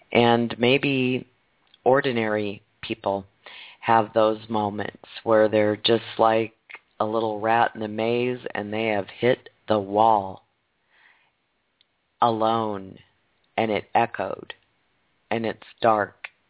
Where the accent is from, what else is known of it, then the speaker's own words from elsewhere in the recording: Nebraska, United States; since I mentioned I was from Offutt Stratcom territory